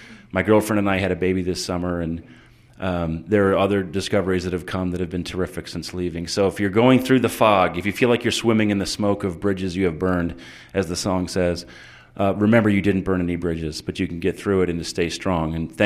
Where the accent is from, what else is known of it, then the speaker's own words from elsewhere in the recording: Hartford, Connecticut, United States; I grew up in Hartford, Connecticut. He was a stake president when I was a kid. Go New England, wherever you are, Massachusetts.